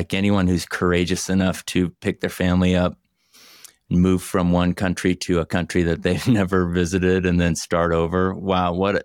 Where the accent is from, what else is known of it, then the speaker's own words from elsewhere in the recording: Oklahoma, United States; I'm the oldest of eight kids, Tracy, and I grew up in Oklahoma, and I wore hand-me-down clothes.